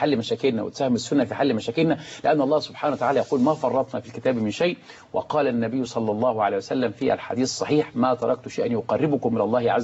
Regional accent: Tanta, Gharbia, Egypt; انا عندما اذهب الى قريتي في طنطا اجد اناسا كثيرين البسطاء تعلموا كل الدين

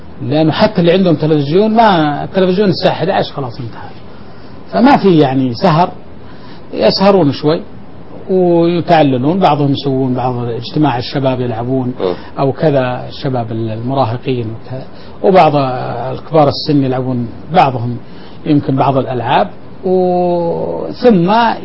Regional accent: Buraydah, Al-Qassim, Saudi Arabia; احنا بالقصيم كثير من اقاربنا اللي ساكنين بالرياض يجون عندنا بالقصيم ويستاجرون بيوت هناك

